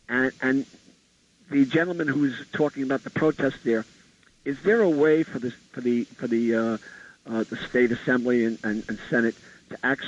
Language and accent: English; Staten Island, New York, United States; I'm from Staten Island.